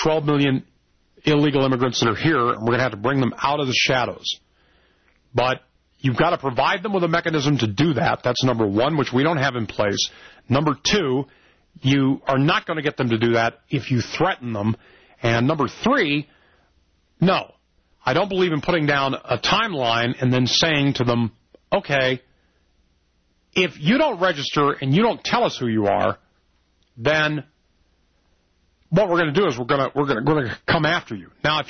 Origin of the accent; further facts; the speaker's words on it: United States; But, I'm an American. I like what we got.